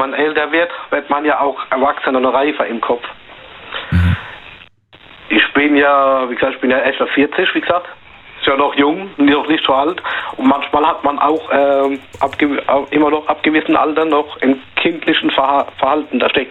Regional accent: Mannheim, Baden-Württemberg, Germany; Ich bin aus Mannheim

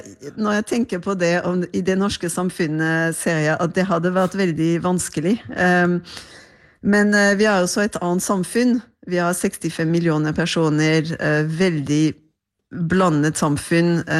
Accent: Marseille, Provence-Alpes-Côte d'Azur, France; Norwegian is a second language; now in Norway; jeg kommer fra Marseille som en ganske fattig havneby som i Sør-Frankrike

